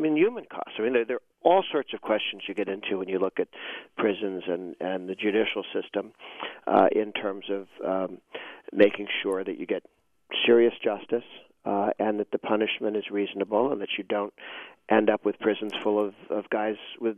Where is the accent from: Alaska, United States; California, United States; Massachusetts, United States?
Massachusetts, United States; I'm from Massachusetts.